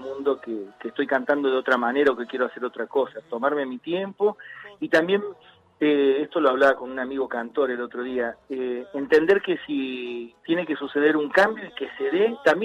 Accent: Córdoba, Argentina; born there; desde una zamba, porque nací en Córdoba

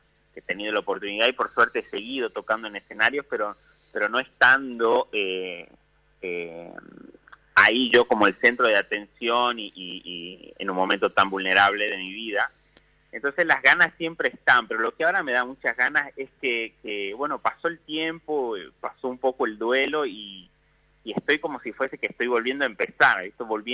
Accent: Simoca, Tucumán, Argentina; yo soy tucumano, de Simoca, más específicamente. No le decimos pibe a los chicos, le decimos changuito, claro. Chango chico.

